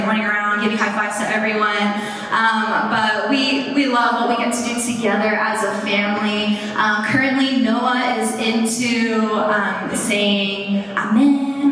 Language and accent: English; Mountain View, California, United States; I am from the Bay Area, Mountain View. We got someone from Mountain View? Let's go! Awesome! Okay, well, I'm a Bay Area native, born and raised in the Bay.